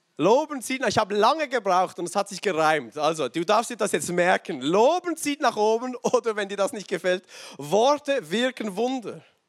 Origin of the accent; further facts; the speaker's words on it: Switzerland; Also bei uns in der Schweiz gibt es so ein Sprichwort